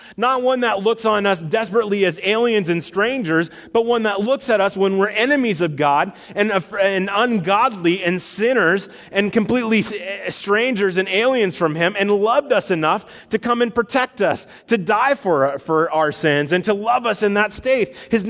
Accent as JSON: {"language": "English", "region": "Iowa", "country": "United States", "tie": "born or raised there", "said": "I grew up in Iowa. I'm a farm guy."}